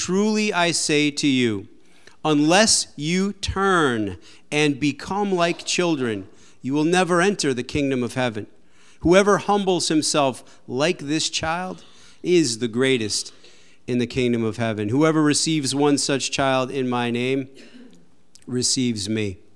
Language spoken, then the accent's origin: English; South Hanson, Massachusetts, United States; Anyhow, I grew up in South Hanson. So most of you should go, What? Where? And so that's exactly the kind of town I loved. It was rural.